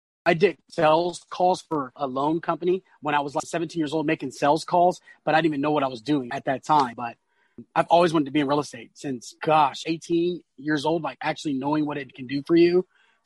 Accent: San Diego, California, United States; I'm from East San Diego, North Park. So born and raised in North Park, San Diego.

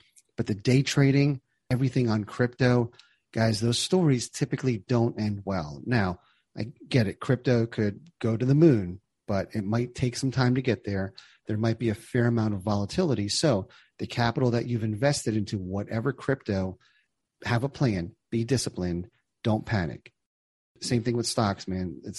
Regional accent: New Jersey, United States; Yeah, Travis, I grew up in New Jersey. A lot of my classmates ended up on Wall Street.

